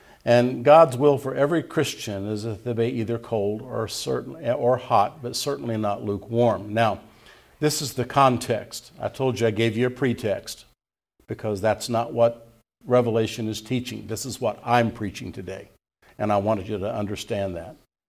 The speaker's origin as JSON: {"language": "English", "region": "Indiana", "country": "United States", "tie": "born or raised there", "lives_now": "Woodland Park, United States", "said": "One thing about living in Colorado that I didn't have growing up in Indiana was when you turned on the spigot for cold water, you got warm water."}